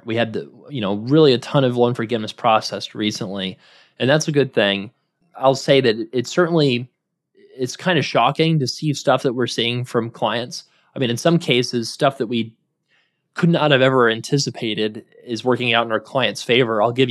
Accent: North Carolina, United States; So, for example, I'm going to use my home state of North Carolina as an example.

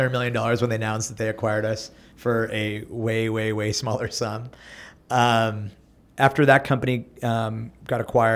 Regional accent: Pittsburgh, Pennsylvania, United States; I grew up in Pittsburgh, spent most of my early life there. Where I'm from in India, Rajasthan, is known to be like where the business people come from.

